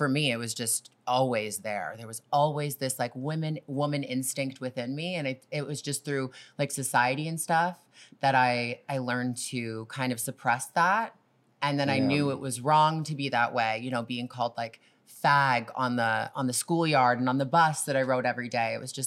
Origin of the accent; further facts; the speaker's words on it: Toronto, Ontario, Canada; that was really like a lot for me because I was coming from Toronto.